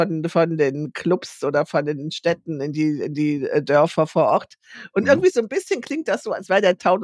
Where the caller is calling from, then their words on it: Lower Saxony, Germany; wir haben hier bei uns in Ostfriesland, von wo aus ich zugeschaltet bin, die Nachteule.